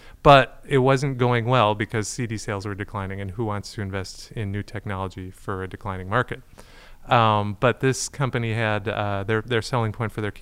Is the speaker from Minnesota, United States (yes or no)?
yes; Twin Cities, Minnesota, United States; moved away as an adult; now in San Francisco, United States; I am a Midwest boy at heart, born and raised in the Twin Cities, Minnesota.